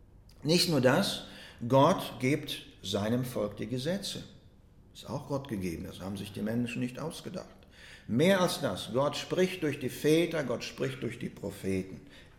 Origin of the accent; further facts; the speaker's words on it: Germany; now in Canada; dass wir als Deutsche nun lebend in Kanada Englisch lernen müssen.